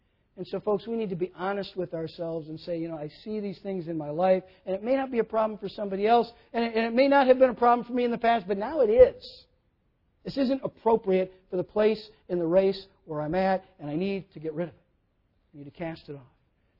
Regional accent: Minnesota, United States; And I grew up in Minnesota, and there were certain parts near the end of the cross-country season we ran in the fall when it could even be snowing out.

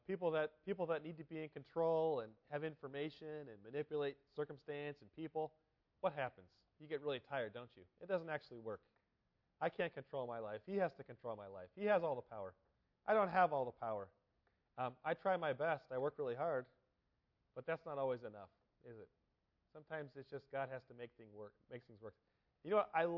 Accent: California, United States; I grew up in California, and where I grew up, we'd only get a few inches of rain.

